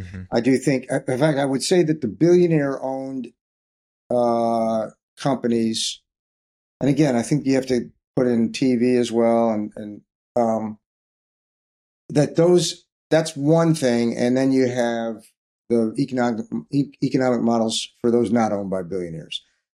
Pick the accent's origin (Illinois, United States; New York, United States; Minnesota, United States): Illinois, United States; Chicago; I grew up in Chicago.